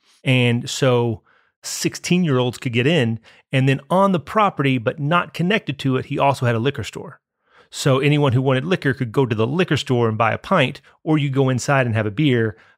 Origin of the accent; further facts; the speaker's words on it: Kentucky, United States; I grew up Catholic in Marion County. And when I was growing up, it was more than half of the county was practicing Catholic or culturally Catholic anyway.